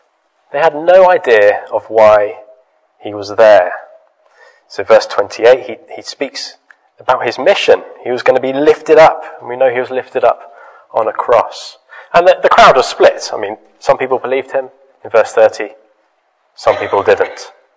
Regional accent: United Kingdom; I'm British. What does that really mean? I'm a bit Celtic, a bit Norman, a bit Dane. a bit Anglo-Saxon. I have a Dutch grandfather.

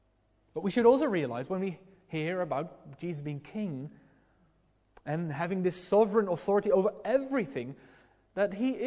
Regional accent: Netherlands; now in United Kingdom; Or in my home country, the Netherlands, Alexander, how he is king there.

